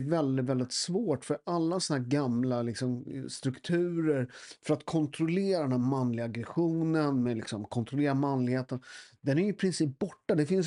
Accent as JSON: {"language": "Swedish", "country": "Sweden", "tie": "born there", "said": "jag är född i Sverige"}